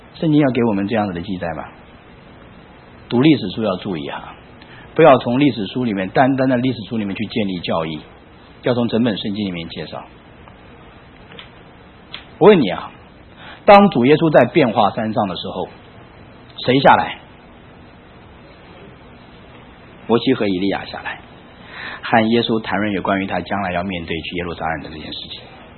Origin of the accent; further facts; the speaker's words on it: China; 在我们中国人来讲